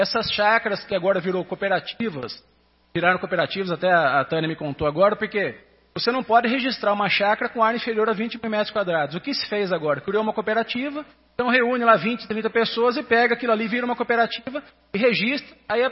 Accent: São Paulo, Brazil; now in Goiás, Brazil; Assim, eu sou goiano de coração, moro aqui há 25 anos, mas sou paulista.

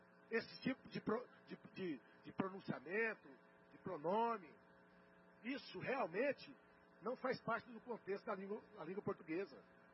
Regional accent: Brazil; Eu sou brasileiro. Eu sou patriota. Não é porque eu sou de A ou de B. É porque eu sou brasileiro. E sou patriota.

